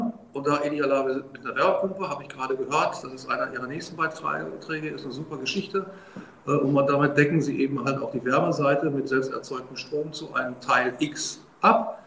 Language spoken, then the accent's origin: German; North Rhine-Westphalia, Germany; Ich komme aus dem Bergischen Land